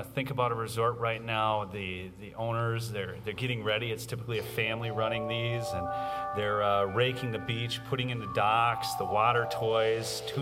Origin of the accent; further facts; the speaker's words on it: Debs, Minnesota, United States; Yes, yes. I am from Debs. It was a great place to grow up.